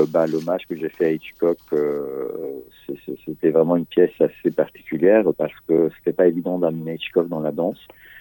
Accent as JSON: {"language": "French", "region": "Sicily", "country": "Italy", "tie": "born or raised there", "said": "j'ai grandi en Italie, en Sicile, dans les années 80-90, où la mafia était assez présente."}